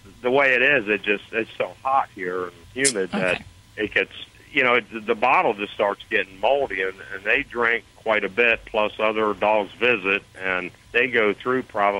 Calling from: Florida, United States; I'm in Florida.

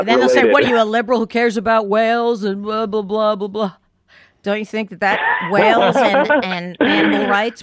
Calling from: Los Angeles, California, United States; Los Angeles.

